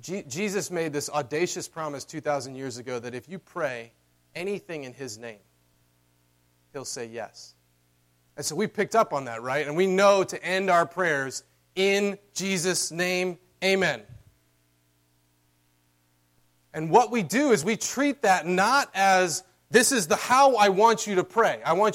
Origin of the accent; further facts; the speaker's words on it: the South, United States; I'm from the South, so how this works is first you say, oh, bless their heart.